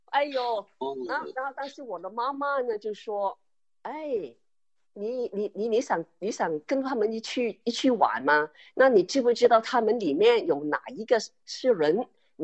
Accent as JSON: {"language": "Chinese", "country": "Vietnam", "tie": "born or raised there", "lives_now": "Melbourne, Australia", "said": "我从小在越南过的鬼节是很热闹的。"}